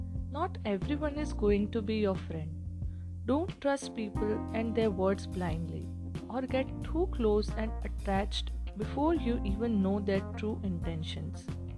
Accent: India; Welcome to Heart with … I'm from India

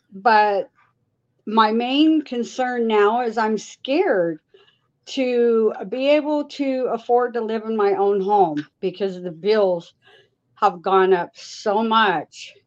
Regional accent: Coquille, Oregon, United States; I am from Coquille, Oregon.

